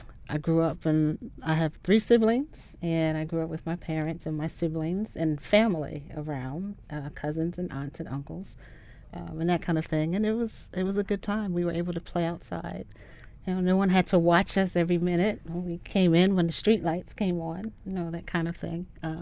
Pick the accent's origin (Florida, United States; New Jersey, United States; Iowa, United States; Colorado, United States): New Jersey, United States; Camden; born there; I was born in Camden, New Jersey. It's actually South Jersey. People usually are familiar with Atlantic City, that area.